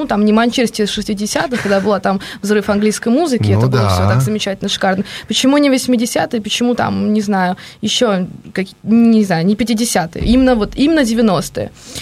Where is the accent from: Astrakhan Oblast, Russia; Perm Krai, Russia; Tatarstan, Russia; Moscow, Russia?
Moscow, Russia; accent: Moscow; У меня еще московский акцент, я знаю.